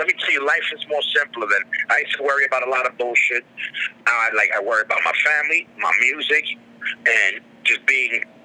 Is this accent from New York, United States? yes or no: yes; Queens, New York, United States; Well, I grew up in Queens, but I was in the LES with Freddie and all these dudes.